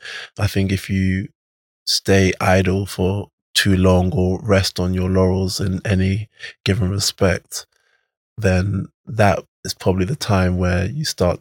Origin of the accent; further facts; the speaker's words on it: London, United Kingdom; Yeah, I grew up in North London. I've never lived in Nigeria.